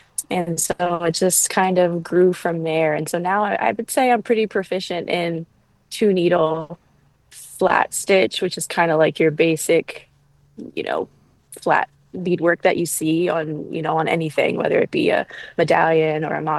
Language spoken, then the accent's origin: English; Delaware, United States; So I decided to forego that opportunity and raise my son and plant some roots back in Delaware, my home state. So that's what brought me back here. And so coming back to Delaware was big for me in that I reconnected with a lot of childhood friends that I had known before we moved.